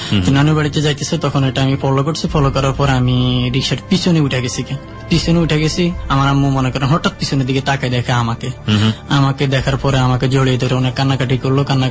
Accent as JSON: {"language": "Bangla", "town": "Dhaka", "region": "Dhaka Division", "country": "Bangladesh", "tie": "born or raised there", "also_born_or_lived": "Chandpur"}